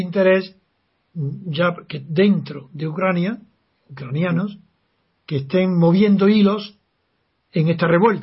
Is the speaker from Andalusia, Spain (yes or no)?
yes; Andalusia, Spain; yo fíjate que soy andaluz y no la recuerdo, nunca la he oído